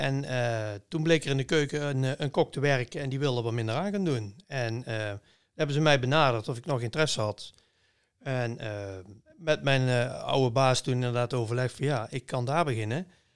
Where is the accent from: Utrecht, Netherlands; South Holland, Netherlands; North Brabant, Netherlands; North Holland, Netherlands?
North Brabant, Netherlands; Veldhoven; Nou, ik kom uit Veldhoven.